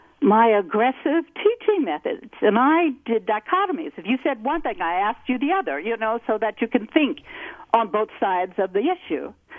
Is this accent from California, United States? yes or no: yes; Berkeley, California, United States; I was raised in Berkeley, and I helped form the Afro-American Association with Don Warden years ago